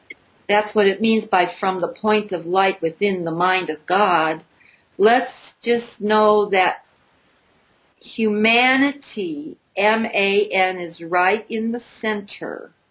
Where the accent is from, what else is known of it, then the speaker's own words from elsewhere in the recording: Missouri, United States; And then, you know, I'm from Missouri. Show me.